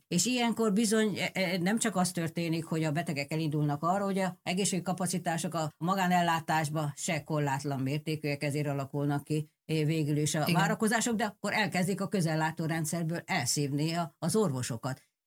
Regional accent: Szeged, Csongrád-Csanád, Hungary; mert én szegedi vagyok, tehát ott nálunk az természetes volt, hogy mindenki úszik a Tiszába, időnként át is úsztuk a Tiszát

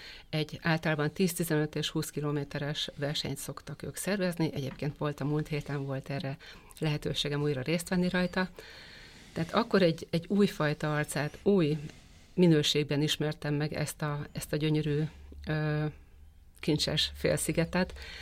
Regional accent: Balatonfűzfő, Veszprém County, Hungary; én Balatonfüszfön nőttem fel, veszprémi születésű gyermekként, és a Balaton az függetlenül attól, hogy aztán nem Balatonfüszfön éltem már felnőttként, mert amikor családot alapítottunk, akkor a Bakonyba költöztem

